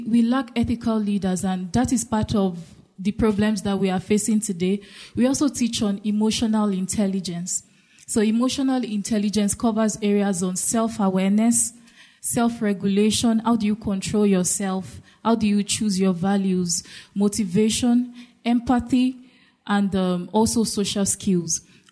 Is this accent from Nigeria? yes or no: yes; Lagos, Nigeria; I grew up in the ghetto area of Lagos in Nigeria